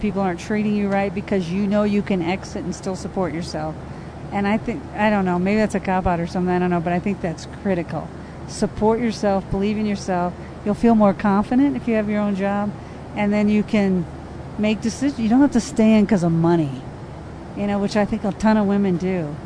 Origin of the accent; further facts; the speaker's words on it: Geneseo, Illinois, United States; It was called Geneseo, and it's in Illinois, right in smack dab in the middle of farm country